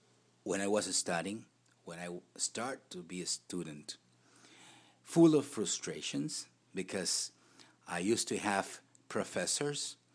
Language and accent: English; Guatemala; I'm from Guatemala, and now I'm rector of San Pablo University. It's a very small university in Guatemala City